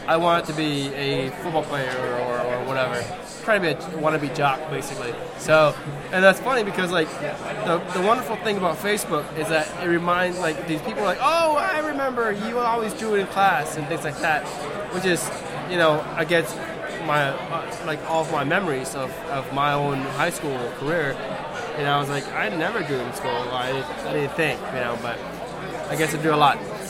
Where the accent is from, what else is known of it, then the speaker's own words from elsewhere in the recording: Leesburg, Virginia, United States; Washington, D.C. I think that Leesburg, Virginia, which is next to Washington, D.C.